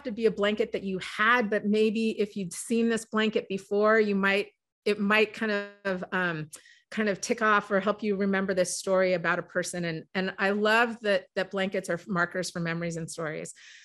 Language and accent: English; Pacific Northwest, United States; some of this understanding probably came from growing up in the Pacific Northwest.